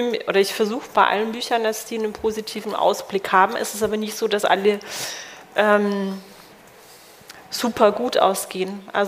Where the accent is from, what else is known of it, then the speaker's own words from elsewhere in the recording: Karlsruhe, Baden-Württemberg, Germany; ich komme aus Karlsruhe, ist nicht so weit entfernt.